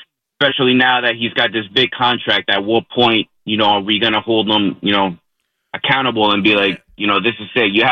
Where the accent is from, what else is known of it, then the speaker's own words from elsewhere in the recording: New Jersey, United States; I'm a Lakers fan, but, you know, I grew up in New Jersey. You know, I root for New York sports.